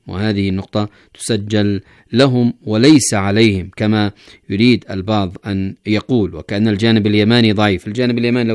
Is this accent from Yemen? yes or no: yes; Yemen; نحن أبناء اليمن